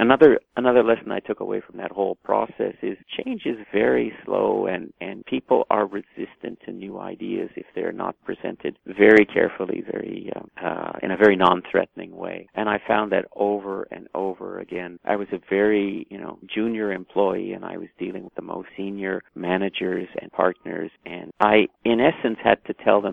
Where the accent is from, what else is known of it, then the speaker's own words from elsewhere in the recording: Montreal, Quebec, Canada; I'm originally a Montrealer. I was born in Montreal and went to high school there.